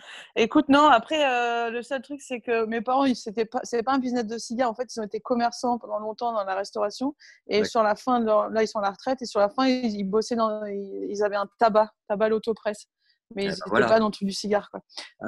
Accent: Cucq, Hauts-de-France, France; born there; où je suis juste née en fait, parce qu'il n'y avait pas de maternité à Berck, donc du coup je suis née à Cuc, mais je n'ai jamais vécu là-bas.

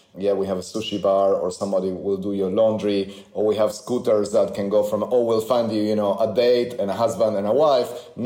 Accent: Argentina; I remember I grew up in Argentina

